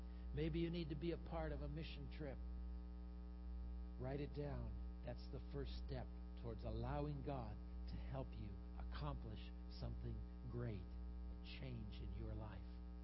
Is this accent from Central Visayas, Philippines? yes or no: yes; Tuburan, Central Visayas, Philippines; I grew up in the Philippines in a different part of the country than where I live now. And we were living at that time in the late 50s and early 60s in a town called Tuburan on the island of Cebu. It was a small fishing community.